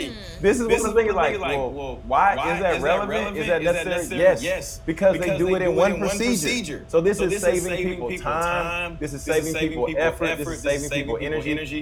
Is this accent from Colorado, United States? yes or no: no; Baton Rouge, Louisiana, United States; I'm from Baton Rouge. I'm not really from the country, but my family, we got roots in the country. Winsboro, Louisiana.